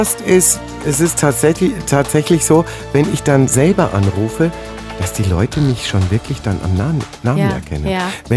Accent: Munich, Bavaria, Germany; born there; da bin ich natürlich ein gebürtiger Münchner.

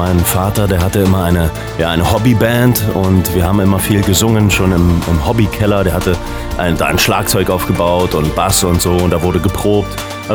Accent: Berlin, Germany; now in Brandenburg, Germany; Na, es ist ja quasi ein Heimspiel für mich als Berliner und jetzt Brandenburger.

